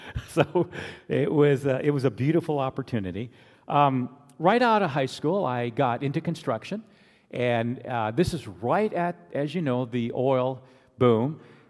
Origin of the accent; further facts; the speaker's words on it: Pennsylvania, United States; you just heard that I came from the Alleghenies. It almost seems like a backwoods someplace where, you know, they're still doing all kinds of crazy things. Well, it's just a county community, Presbyterian community within Pittsburgh area, around Pennsylvania and a little in Ohio.